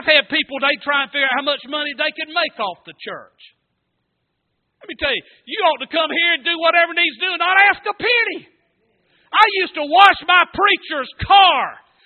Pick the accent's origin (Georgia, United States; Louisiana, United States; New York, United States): Georgia, United States; Statesboro; my church where I grew up at in Statesboro, it seats about 700 people.